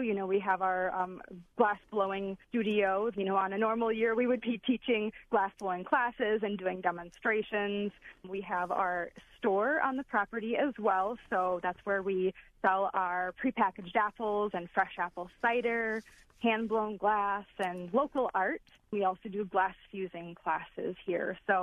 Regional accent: Wisconsin, United States; I really didn't want to leave my home state of Wisconsin

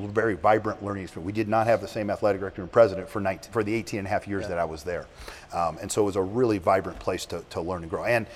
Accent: Michigan, United States; a terrific opportunity to go back to my home state, my wife's home state at Central Michigan, and be part of that program and become the athletic director and be back where my mom and dad were.

